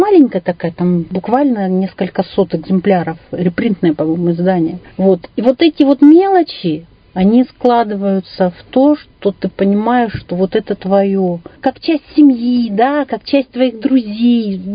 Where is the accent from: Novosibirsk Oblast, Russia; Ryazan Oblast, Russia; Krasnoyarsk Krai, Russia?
Krasnoyarsk Krai, Russia; born there; я не коренная иркутянка технически, я родилась на Таймыре, на Севере, но у меня вся семья иркутяне, просто там работали родители.